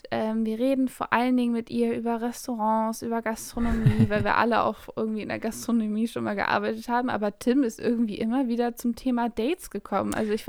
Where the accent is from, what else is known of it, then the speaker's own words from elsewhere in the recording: Bredstedt, Schleswig-Holstein, Germany; Ich habe gekellnert immer bei mir zu Hause und dann, also in Breedstedt und in Husum habe ich immer gekellnert.